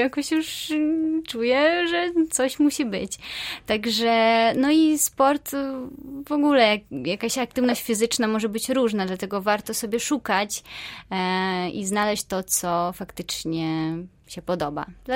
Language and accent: Polish; Ukraine; Ja ogólnie jestem z Ukrainy, także język ukraiński, rosyjski, no i tutaj już polski też, angielski ogarniamy